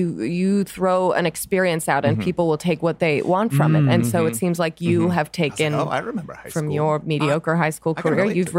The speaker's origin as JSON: {"language": "English", "region": "Tennessee", "country": "United States", "tie": "born or raised there", "also_born_or_lived": "Philadelphia", "said": "I was born in Philadelphia, but by the grace of God, moved to Tennessee. So I love the American South. And to me, it's the finest place to come of age."}